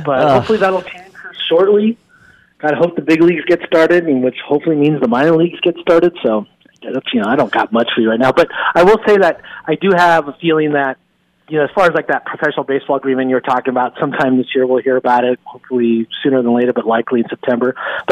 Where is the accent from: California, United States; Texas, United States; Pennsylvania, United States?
California, United States; I was from Southern California. I didn't know much about Eugene. My whole family lives down there, my cousins, my sisters, and I wasn't really looking.